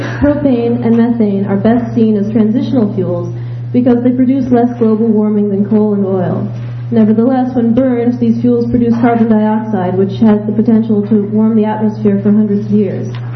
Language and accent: English; Belfast, Northern Ireland, United Kingdom; I'm from Belfast.